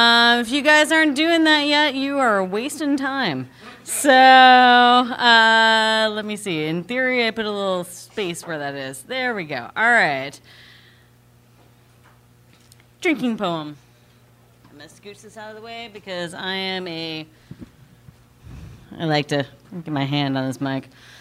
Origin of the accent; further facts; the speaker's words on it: South Carolina, United States; also born or lived in New York; So I grew up in South Carolina, and I know you can tell that from all my talking about the dogs and all of those other southern things.